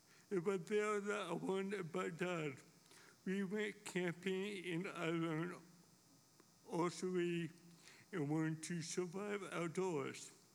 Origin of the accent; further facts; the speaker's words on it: West Palm Beach, Florida, United States; born there; I was born in St. Mary Hospital in West Palm Beach, Florida. I have older brother and sister.